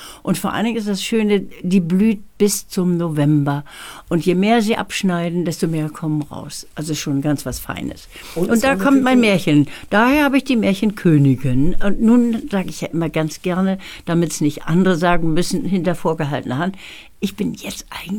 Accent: Lübeck, Schleswig-Holstein, Germany; also born or lived in Thalbürgel; Und mich dann direkt nach Lübeck mit meiner Mama. Ich wurde geboren in Thalbürgel bei Jena.

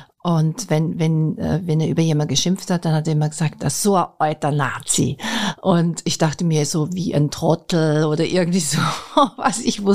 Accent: Austria; als ich dann in Amerika war, weil man in den USA natürlich schon oft angesprochen wird als Österreicherin

